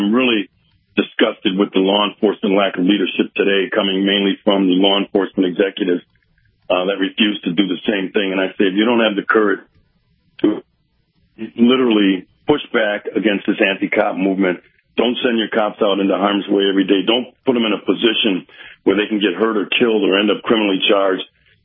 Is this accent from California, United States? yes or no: no; Wisconsin, United States; I decided to take the fight back from Washington, D.C., back to my home state of Wisconsin